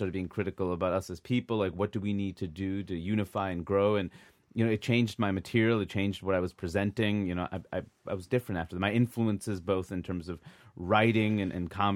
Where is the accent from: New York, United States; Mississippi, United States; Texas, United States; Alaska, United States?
New York, United States; Queens; People think, you grew up in New York. You don't need to drive public transportation. I grew up in Queens. Everybody I know drives.